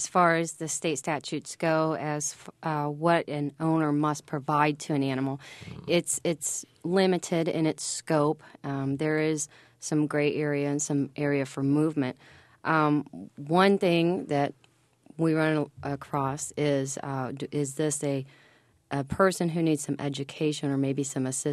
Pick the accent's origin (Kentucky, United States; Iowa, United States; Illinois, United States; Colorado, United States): Kentucky, United States; A perfect example of that is I grew up in Kentucky